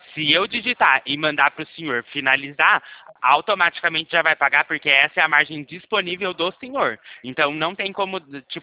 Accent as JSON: {"language": "Portuguese", "town": "Limeira", "region": "São Paulo", "country": "Brazil", "said": "Eu sou daqui de Limeira."}